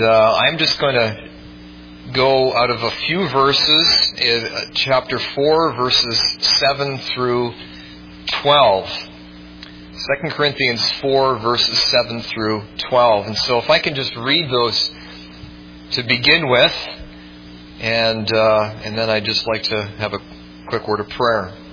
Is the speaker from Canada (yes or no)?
yes; Canada; Well, since I'm Canadian, I almost feel obligated to say, how's it going, eh?